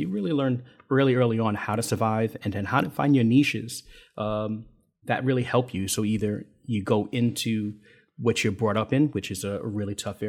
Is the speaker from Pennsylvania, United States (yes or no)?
no; Brooklyn, New York, United States; we moved into East New York, Brooklyn. That's where I grew up, born and raised in Brooklyn, New York.